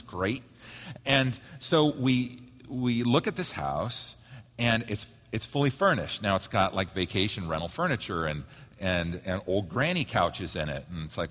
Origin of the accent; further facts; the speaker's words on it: Oregon, United States; And also, we're both from Oregon.